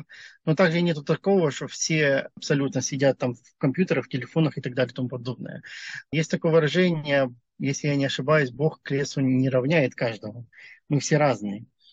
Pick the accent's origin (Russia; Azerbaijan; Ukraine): Ukraine; Mariupol, Donetsk Oblast; Я из Мариуполя